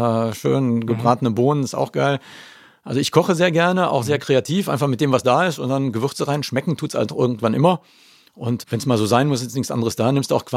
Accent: Cologne, North Rhine-Westphalia, Germany; als Kölner

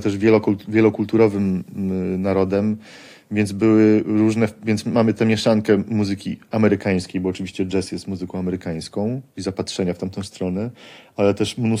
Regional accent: Colombia; Ja mam, spędziłem dzieciństwo w Kolumbii, ale tak naprawdę to jest mniej ważne.

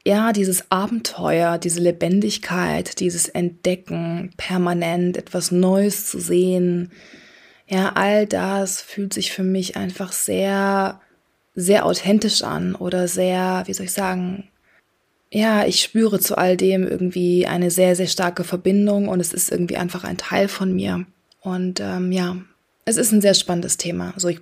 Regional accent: Bilbao, Basque Country, Spain; also born or lived in Singapore; ich bin in Bilbao aufgewachsen, aber auch in Singapur und generell bin ich in meiner Kindheit sehr, sehr viel umgezogen.

